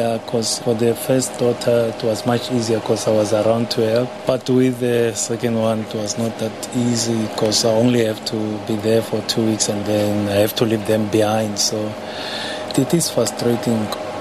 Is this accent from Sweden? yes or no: no; South Africa; from South Africa, but currently I'm in Antarctica, South African Antarctica base Sanai 4.